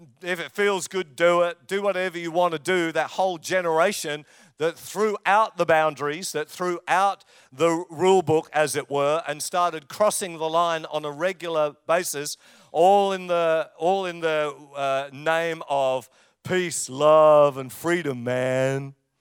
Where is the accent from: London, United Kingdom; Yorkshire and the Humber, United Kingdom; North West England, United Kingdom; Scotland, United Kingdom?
London, United Kingdom; I was born in England. Through the 60s, I was growing up. And near where we lived in the eastern part of London, there was an apple orchard.